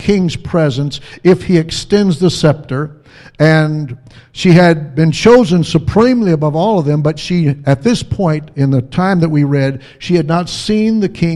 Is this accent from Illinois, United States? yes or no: yes; Illinois, United States; accent: Midwestern Southern fusion; I'm originally from Illinois. My family's from the South, and so I've got a Midwestern Southern fusion here going on.